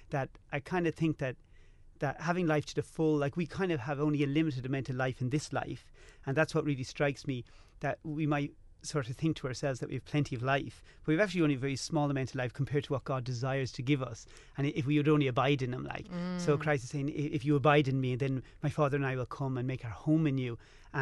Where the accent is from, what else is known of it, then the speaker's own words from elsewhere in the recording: Rathcoole, Leinster, Ireland; as you said. I'm in my 30s. I grew up in Rathcoole.